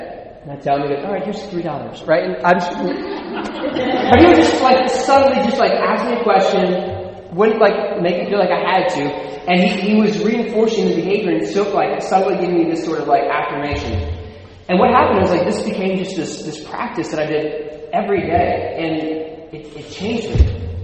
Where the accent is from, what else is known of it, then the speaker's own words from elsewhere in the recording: Philadelphia, Pennsylvania, United States; also born or lived in rural southeastern Ohio; So I was born in West Philadelphia, so I was born and raised, on the playgrounds where I spent most of my days.